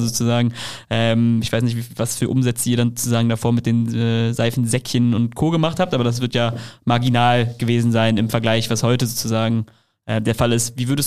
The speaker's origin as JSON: {"language": "German", "town": "Leverkusen", "region": "North Rhine-Westphalia", "country": "Germany", "said": "Ich liebe Leverkusen. Meine Heimat."}